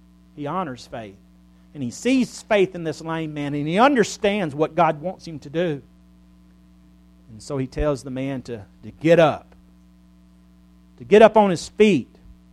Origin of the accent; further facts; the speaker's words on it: Silsbee, Texas, United States; When I was growing up in Silsbee, Texas, I knew that guy.